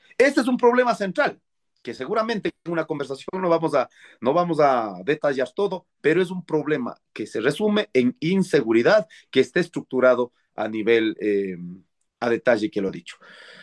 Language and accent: Spanish; Ecuador; si queremos salir en adelante como ecuatorianos